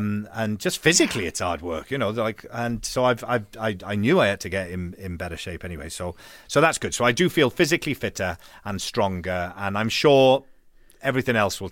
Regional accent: Wales, United Kingdom; It's like when I was growing up in Wales.

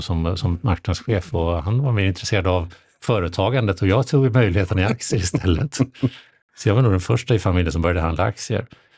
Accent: Österskär, Stockholm County, Sweden; Jag växte upp i Österskär utanför Stockholm.

